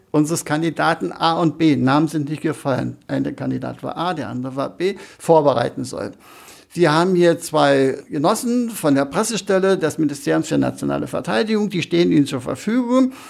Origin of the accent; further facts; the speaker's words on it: East Germany, Germany; Wir durften uns ja in dem Sinne nicht als Deutsche bezeichnen, wir waren DDR-Bürger.